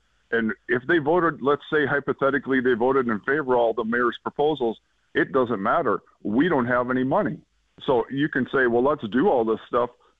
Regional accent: Fargo, North Dakota, United States; So I grew up in Fargo. When I was younger, I used to love riding on the bike trails along the river.

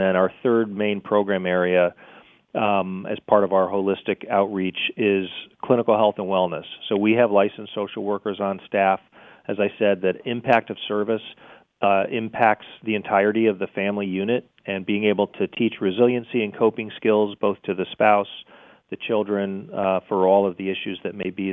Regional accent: St. Clair Shores, Michigan, United States; also born or lived in Lake Orion; I grew up in St. Clair Shores and Lake Orion, so it's great to talk to somebody in the Mitten State.

